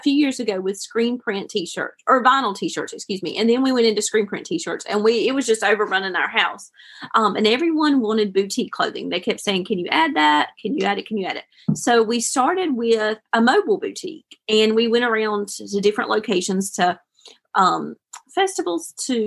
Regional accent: North Carolina, United States; We're originally from Wilkes County, so we're not far at all from Boone from there.

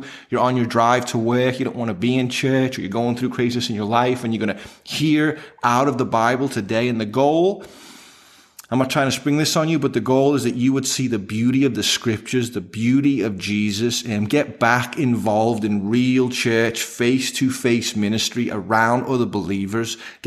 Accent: England, United Kingdom; moved away as an adult; now in Huntington Beach, United States; I'm actually from England, so I am speaking not original, but some kind of English.

